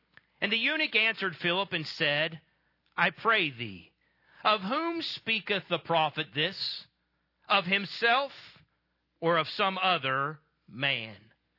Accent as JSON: {"language": "English", "region": "Ohio", "country": "United States", "said": "I'm from Ohio. We pronounce it Powhatan."}